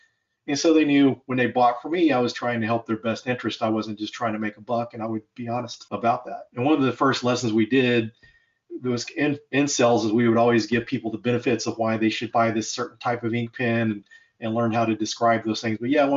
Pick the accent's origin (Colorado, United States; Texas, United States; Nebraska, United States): Texas, United States; Denton; working as a bouncer in a nightclub in my hometown of Denton, Texas.